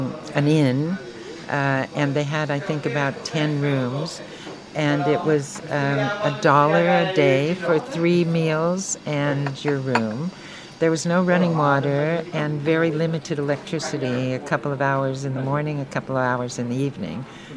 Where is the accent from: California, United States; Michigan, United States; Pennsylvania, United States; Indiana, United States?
California, United States; Los Angeles; moved away as an adult; I grew up in Los Angeles, in Hollywood. Went to Hollywood High School and UCLA.